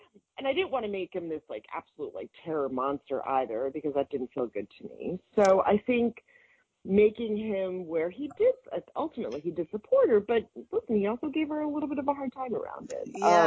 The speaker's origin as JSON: {"language": "English", "region": "the South", "country": "United States", "said": "And I'm from the South originally."}